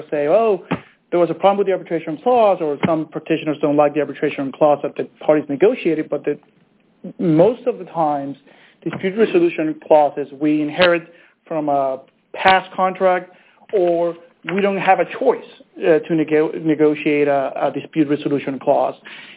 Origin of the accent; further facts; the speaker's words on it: Venezuela; We don't want to end up in a court in my home country of Venezuela